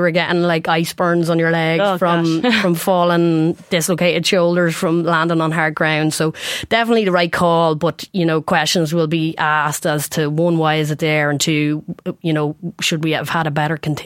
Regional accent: Ireland; as an Irish coach, can players step up to the pressures of going into an Irish camp

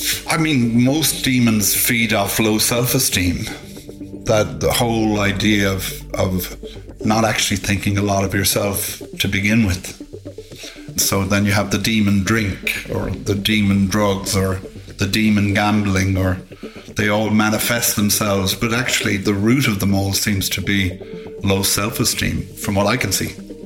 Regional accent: Limerick, Munster, Ireland; But he was from Limerick. I was from Limerick. We had some mutual connections in Limerick.

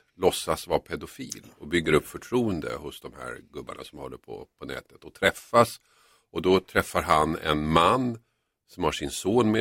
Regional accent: Finland; Nej, vet jag är från Finland.

